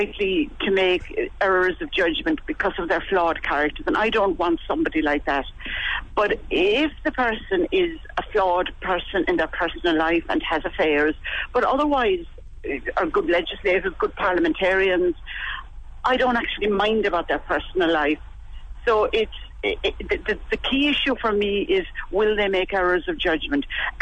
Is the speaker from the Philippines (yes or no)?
no; Ireland; particularly foreign psychiatrists who don't know that I'm Irish ask me, what do you think about Boris?